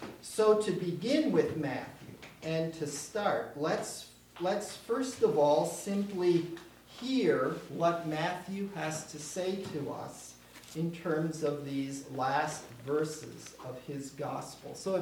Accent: Saskatoon, Saskatchewan, Canada; I'm from Saskatoon, Saskatchewan, and I teach at St. Thomas More College, which is one of the colleges at the University of Saskatchewan

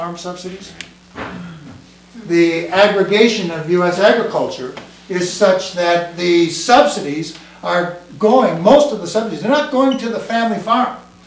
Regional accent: Florida, United States; I won't say elected him because I come from Florida and it's not clear in my mind that he was actually elected.

